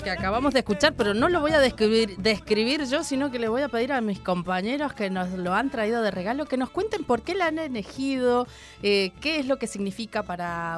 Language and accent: Spanish; Mendoza, Argentina; now in Chile; yo he llegado de Argentina de visitar a mi origen, mi familia, mi tierra.